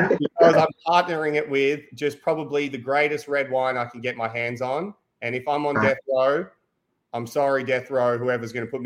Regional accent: Australia; I'm Australian. We eat a lot of lamb in Australia.

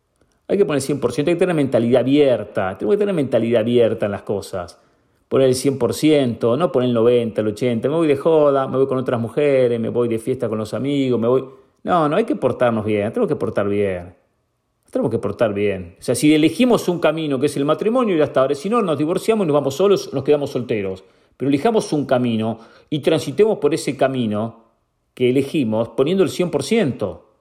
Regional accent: Argentina; Y yo digo argentino porque soy argentino

